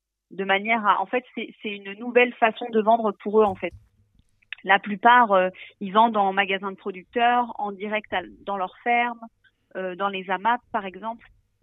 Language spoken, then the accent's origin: French; Auvergne-Rhône-Alpes, France; On est originaire de l'Ain, de la Dombe nous-mêmes.